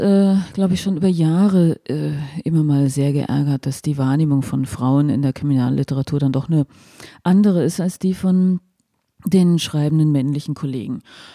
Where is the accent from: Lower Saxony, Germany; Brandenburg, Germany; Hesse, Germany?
Hesse, Germany; Solms; also born or lived in Ehringshausen / Giessen / Bonn / Durham; ich bin aufgewachsen in Solms, das ist in der Nähe von Wetzlar, also ein Stückchen weiter. Halt, Ehringshausen war halt das Geburtskrankenhaus.